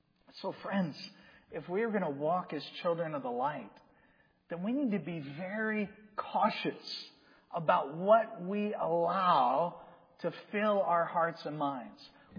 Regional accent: Georgia, United States; accent: Southern; I grew up in South Georgia. And as a young man, I had a very strong Southern accent. Then I went to college in Indiana.

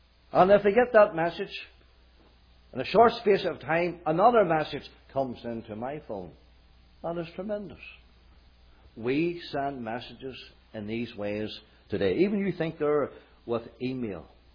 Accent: Northern Ireland, United Kingdom; I remember as a young lad growing up in County Armagh, Northern Ireland, in our village, there was hardly any phone.

